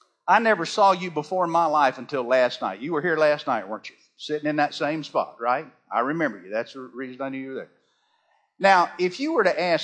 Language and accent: English; US South, United States; See, now I'm from the South, and so we have colorful metaphors and so forth down there.